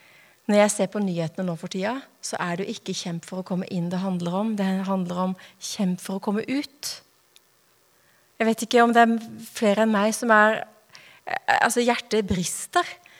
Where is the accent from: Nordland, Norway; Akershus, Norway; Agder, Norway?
Agder, Norway; Grimstad; also born or lived in Japan; now in Oslo, Norway; Jeg kommer fra Grimstad, har bakgrunn fra menighetsplanter i Japan, bibelskolelærer i Grimstad i 10 år, og så havner jeg her i Oslo. Mannen min og jeg bor oppe på Ammerud